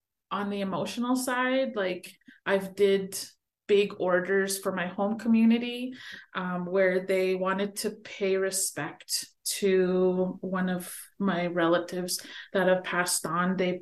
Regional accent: Winnipeg, Manitoba, Canada; growing up in Winnipeg, we didn't have a big extended

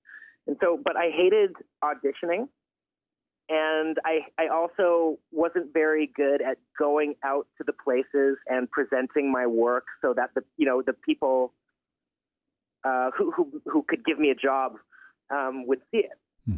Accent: Toronto, Ontario, Canada; also born or lived in Pine Ridge, South Dakota / Los Angeles / Vermont; I was born in Pine Ridge, South Dakota, but I'm the son of a movie star, and she moved us around from L.A. to Vermont and finally to Toronto.

